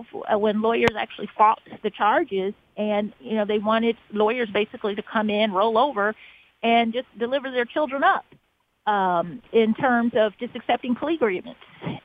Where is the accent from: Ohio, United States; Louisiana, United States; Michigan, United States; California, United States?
Ohio, United States; Forest Park; I am from Cincinnati, Ohio, but I grew up in a suburb of Cincinnati called Forest Park, Ohio.